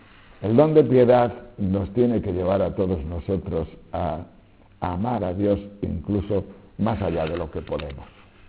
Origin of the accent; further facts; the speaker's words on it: León, Castile and León, Spain; Ya sabéis que a los osos les gusta mucho la miel, por mi tierra de León hay osos